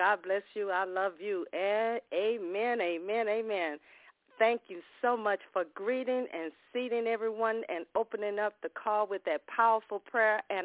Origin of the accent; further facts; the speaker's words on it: Ocean Springs, Mississippi, United States; from Ocean Springs, Mississippi